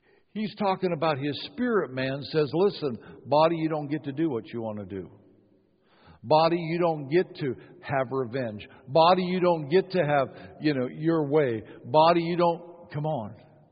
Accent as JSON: {"language": "English", "country": "Ireland", "said": "I used to have an anger problem, but it's normal because I'm Irish."}